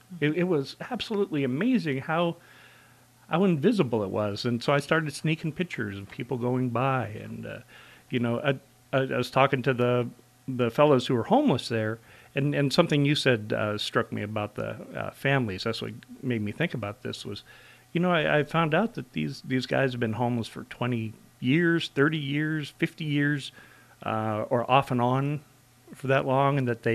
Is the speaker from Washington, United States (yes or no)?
no; Dillingham, Alaska, United States; I was like, you know, you never see that when you're growing up in Dillingham.